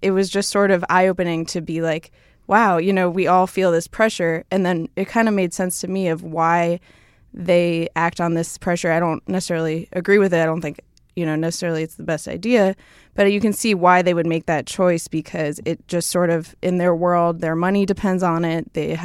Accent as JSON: {"language": "English", "town": "Boston", "region": "Massachusetts", "country": "United States", "said": "I'm from Boston."}